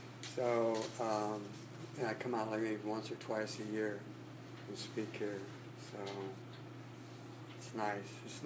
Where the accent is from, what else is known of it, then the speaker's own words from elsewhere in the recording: Alameda, California, United States; I'm from Alameda, which is just kind of across the bridge, and so I don't get out here much except when I'm asked to speak.